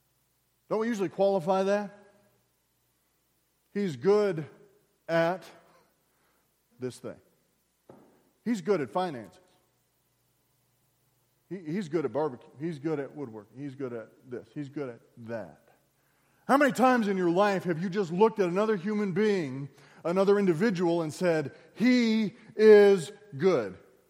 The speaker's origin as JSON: {"language": "English", "town": "San Antonio", "region": "Texas", "country": "United States", "said": "I'm from San Antonio area, you know, and big thing growing up, droughts."}